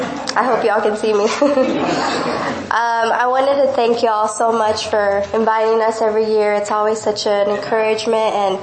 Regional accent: Mexico; now in United States; I grew up in Mexico as a missionary's daughter. … So I grew up in the mission field, born and raised, and then I moved to San Antonio, Texas to pursue a career.

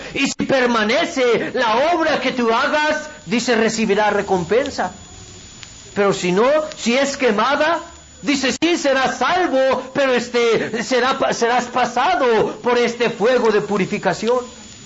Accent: Mexico; Ahora, estamos aquí en México, ¿no? Somos mexicanos y celebramos el 16 de septiembre.

